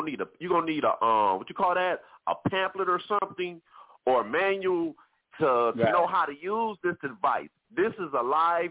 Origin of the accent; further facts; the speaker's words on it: Detroit, Michigan, United States; I'm from Detroit, Michigan, and I'm a single guy